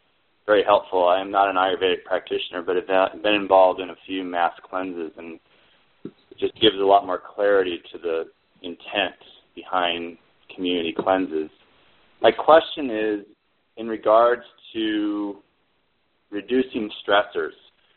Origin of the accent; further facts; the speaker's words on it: Oregon, United States; I'm from Southern Oregon